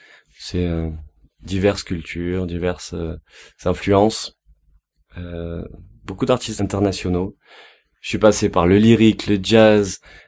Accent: France; puisque on est en France et je suis français, j'ai envie de partager mes émotions en français.

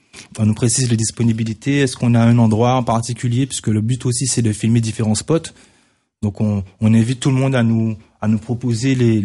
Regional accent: Guadeloupe; now in Montauban, France; je viens de Guadeloupe, mais j'habite ici. Donc moi, je m'intègre totalement dans la région que j'adore.

